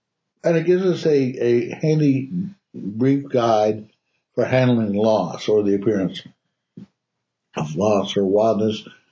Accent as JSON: {"language": "English", "region": "Ohio", "country": "United States", "tie": "born or raised there", "said": "I grew up in Ohio. I always slept with my window open."}